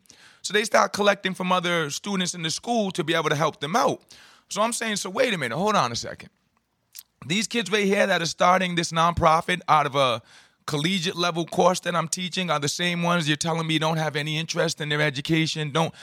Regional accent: Providence, Rhode Island, United States; I grew up here in Providence. You know, I was basketball and girls and all that sort of stuff.

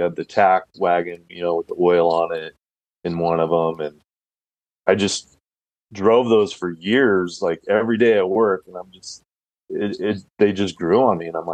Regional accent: Nampa, Idaho, United States; But yeah, so I live, born and raised here in Idaho. I was born in Nampa, which is west of Boise, and I've lived here my whole life.

